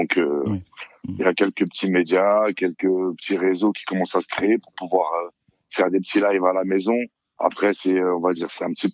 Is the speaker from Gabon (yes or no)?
no; France; born there; je suis né en France, je suis d'origine française, mais mes parents sont d'Algérie, donc j'ai aussi des origines algériennes.